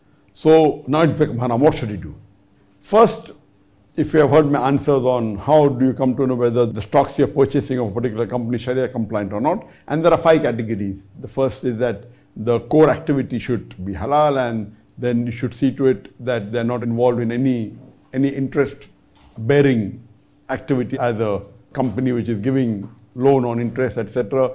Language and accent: English; Kolkata, West Bengal, India; I am a student from Kolkata, India.